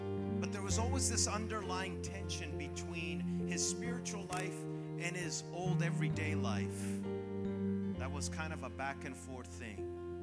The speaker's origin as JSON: {"language": "English", "town": "Montreal", "region": "Quebec", "country": "Canada", "said": "He came from Montreal, I came from Montreal, and we had an instant connection"}